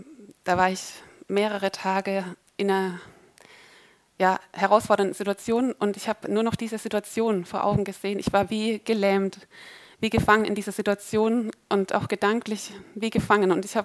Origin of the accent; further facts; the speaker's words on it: Baden-Württemberg, Germany; Ich komme aus dem Schwarzwald